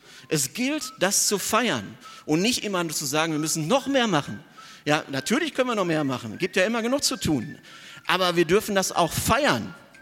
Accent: North Rhine-Westphalia, Germany; Als Westfale muss ich dafür eine Lanze brechen.

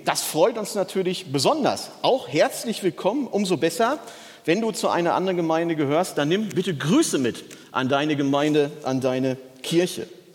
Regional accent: North Rhine-Westphalia, Germany; Ich komme ja aus dem Ruhrgebiet

